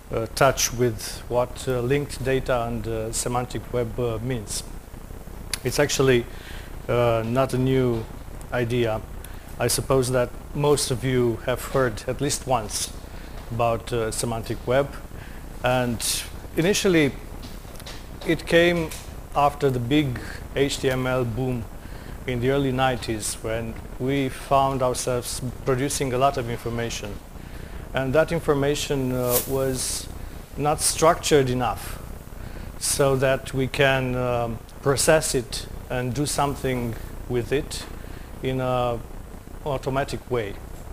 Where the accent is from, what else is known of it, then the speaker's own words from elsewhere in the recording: Romania; English is a second language; I'm coming from Romania.